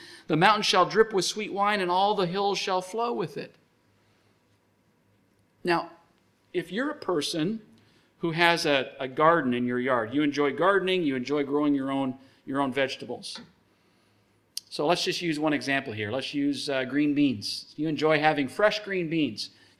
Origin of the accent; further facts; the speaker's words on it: Alberta, Canada; For years growing up in Alberta, seeing those huge grain combines that would go through those 1,000-acre fields